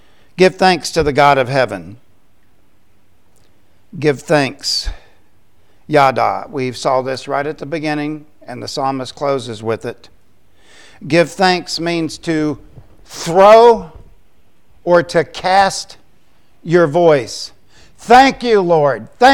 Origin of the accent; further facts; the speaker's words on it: Florida, United States; When I was a little boy growing up in Florida, we had what was called a kumquat tree.